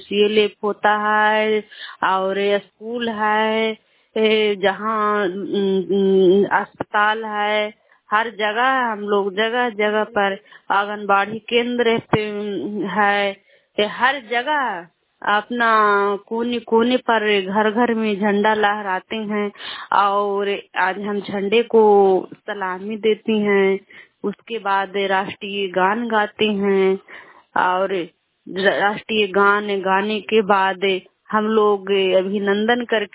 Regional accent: Nagarnausa, Bihar, India; मैं कछामा पंचायत नगर नौसा ब्लॉक की निवासी हूँ

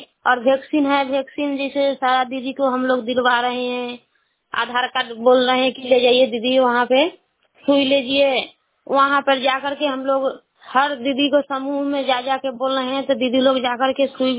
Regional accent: Bihar, India; GN panchayat की रहने वाली हूँ

